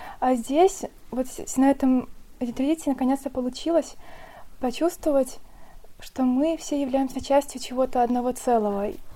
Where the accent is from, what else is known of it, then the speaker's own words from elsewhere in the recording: Belarus; мне 22 года, я из Беларуси.